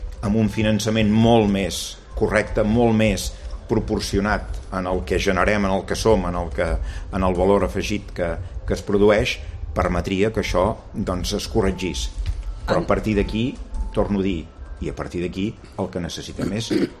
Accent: Catalonia, Spain; Avui, Catalunya, que som la fàbrica d'Espanya i el Vallès som el pol manufacturer i exportador més important del sud d'Europa

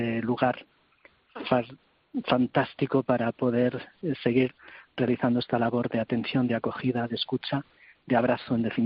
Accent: O Cebreiro, Galicia, Spain; saber por qué esta gente venía a mi pueblo caminando, de lugares además a veces muy distantes. Y sí que ha cambiado mucho, evidentemente a nivel material, a nivel de infraestructuras que ahora existen y entonces no existían.

